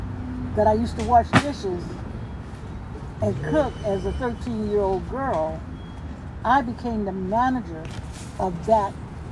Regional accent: Mississippi, United States; Growing up in Mississippi in the 60s, it was a very challenging time.

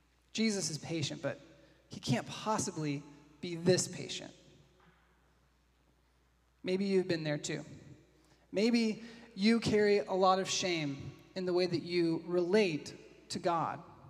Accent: Boston, Massachusetts, United States; Now me, I'm coming from Boston

